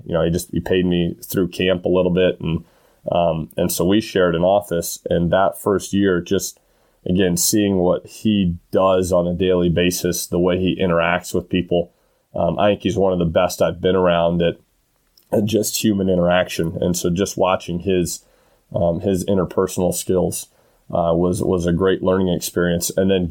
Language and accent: English; Illinois, United States; My family had all moved to Wisconsin. And so I grew up in Illinois.